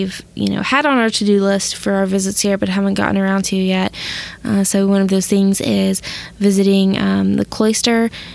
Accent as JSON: {"language": "English", "region": "Georgia", "country": "United States", "tie": "born or raised there", "said": "Growing up in Georgia, it was something that, you know, was always a treat for us coming to Pennsylvania"}